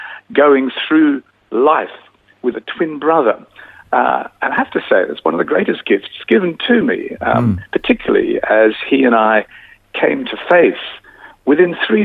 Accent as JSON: {"language": "English", "town": "Adelaide", "region": "South Australia", "country": "Australia", "tie": "born there", "said": "Well, that's where the story began. Yes, I was born in Adelaide. I was one of twin boys."}